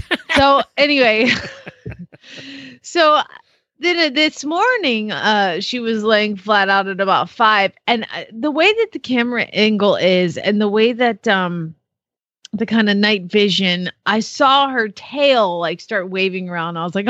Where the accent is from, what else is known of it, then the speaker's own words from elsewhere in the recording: Phoenix, Arizona, United States; from Phoenix, Arizona